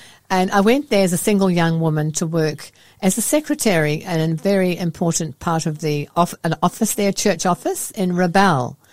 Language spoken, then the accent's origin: English; New Zealand; born there; I was born in New Zealand